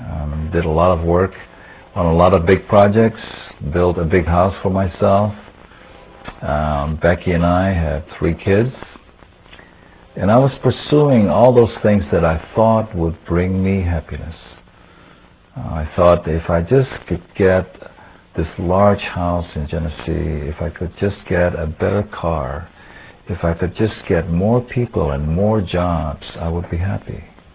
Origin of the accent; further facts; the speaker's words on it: Indonesia; moved away as an adult; now in United States; I didn't grow up here. I grew up in Indonesia, and I came here to the United States when I was 21 years old